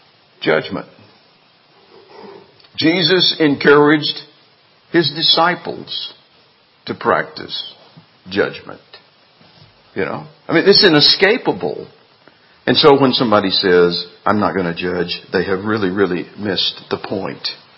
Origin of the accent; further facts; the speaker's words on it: Alabama, United States; I like NASCAR. Can you imagine that? I'm from Alabama.